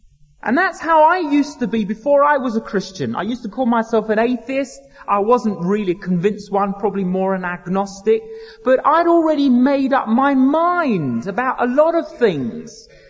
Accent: Edgware, London, United Kingdom; also born or lived in Cyprus; And then before that, I grew up in Edgware in North London. Before that, I lived in Cyprus as a child.

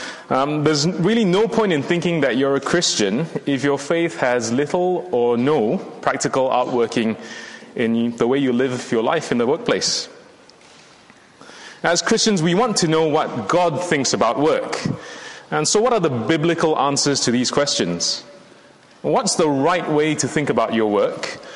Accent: Singapore; moved away as an adult; now in United Kingdom; My IGG credentials are that I was raised in Singapore. But I came to the UK 12 years ago to study law at university.

